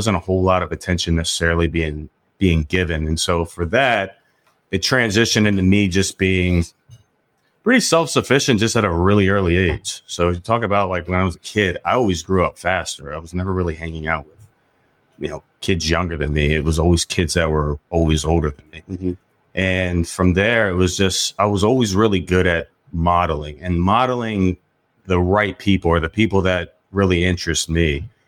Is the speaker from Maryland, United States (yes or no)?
yes; Maryland, United States; Yeah, so spent my early years in Prince George's County, Maryland, and PG County, shout out.